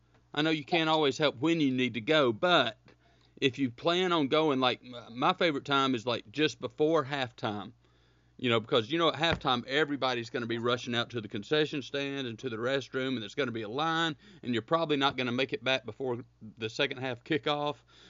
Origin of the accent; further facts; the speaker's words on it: the South, United States; And yes, I did end my sentence with a preposition, but we're up against a break and I'm from the South, so it's okay.